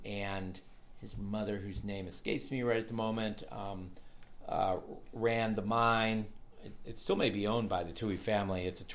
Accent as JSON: {"language": "English", "town": "Cleveland", "region": "Ohio", "country": "United States", "tie": "born or raised there", "moved": "as an adult", "lives_now": "Alaska, United States", "said": "Moved north and west from my hometown of Cleveland, Ohio. I went to school in northern Wisconsin on the Great Lakes, and then got an undergraduate degree there."}